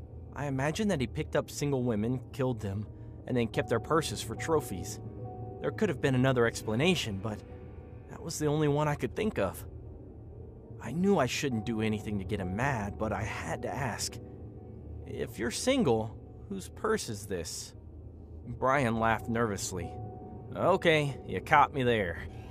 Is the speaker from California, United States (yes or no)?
yes; Riverside, California, United States; Besides, I grew up in Riverside, and I'd literally never seen anyone hitchhike in real life before.